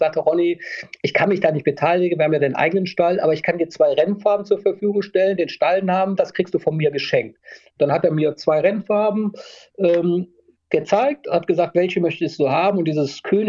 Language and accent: German; Düsseldorf, North Rhine-Westphalia, Germany; Köln vermeide ich natürlich als Düsseldorfer.